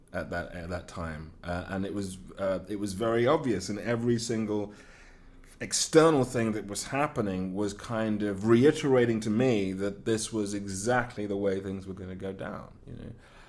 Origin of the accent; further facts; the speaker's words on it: United Kingdom; accent: British; I'm sure there are very few, you know, American people or North American people who would in any way think that I was, you know, that my accent wasn't very British, you know.